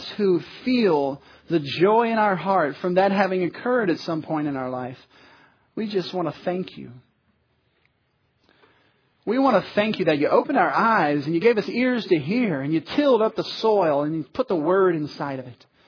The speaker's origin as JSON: {"language": "English", "region": "the South", "country": "United States", "said": "I think I need to say this because we're from the South. And in the South, there's a lot of religion."}